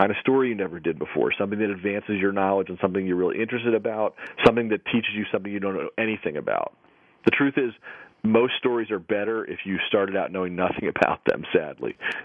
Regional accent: Philadelphia, Pennsylvania, United States; Big five. I'm from Philadelphia.

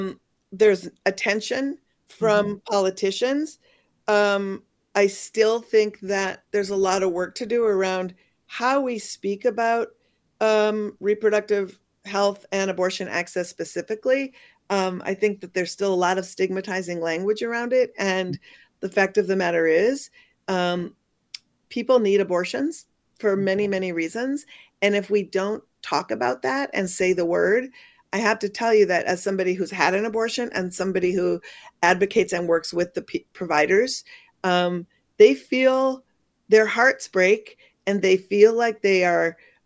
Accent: Minnesota, United States; And also Minnesota, you know, I'm a Minnesotan.

